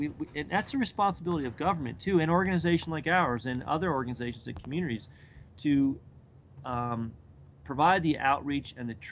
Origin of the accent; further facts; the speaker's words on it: East Coast, United States; you know, I grew up on the East Coast.